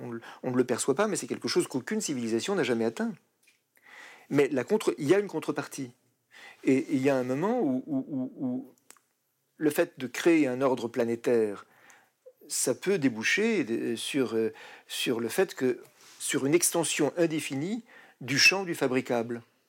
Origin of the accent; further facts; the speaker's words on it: France; Bon, je suis français, d'origine italienne en particulier